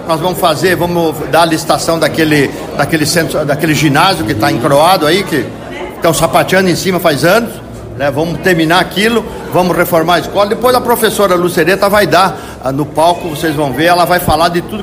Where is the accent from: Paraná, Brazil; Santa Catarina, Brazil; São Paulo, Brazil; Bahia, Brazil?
Santa Catarina, Brazil; Porque eu sou do oeste de Santa Catarina.